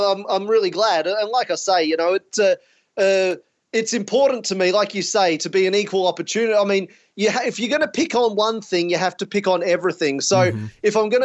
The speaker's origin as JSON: {"language": "English", "town": "Gold Coast", "region": "Queensland", "country": "Australia", "said": "I'm from the Gold Coast in Australia."}